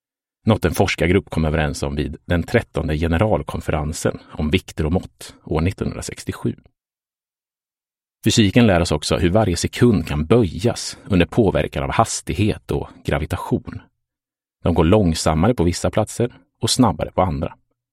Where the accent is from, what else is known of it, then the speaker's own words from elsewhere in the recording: Karlskoga, Örebro County, Sweden; fyllde den gula skåpbilen med paket som skulle levereras till företag runt om i min hemstad Karlskoga